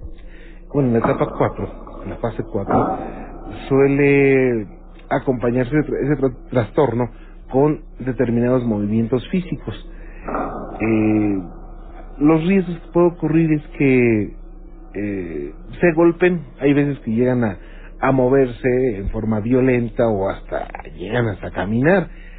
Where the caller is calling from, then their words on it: Coatzacoalcos, Veracruz, Mexico; Soy de Coatzacoalcos y aquí hay muchas casas que pasa un día vino